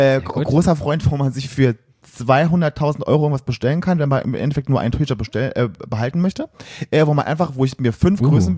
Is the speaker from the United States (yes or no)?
no; Saarlouis, Saarland, Germany; Bei uns in Saarlouis so gab es ja nichts.